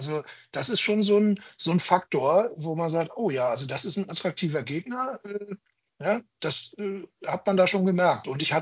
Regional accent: Germany; ich komme aus Deutschland und NHL, große Sache.

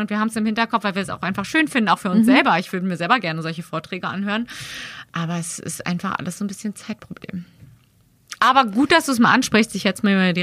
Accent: Berlin, Germany; ich glaube, dass ich auch aus einem anderen Berlin komme, als du vielleicht als zugezogene Berlin wahrgenommen hast. Ich komme halt aus dem West-Berlin

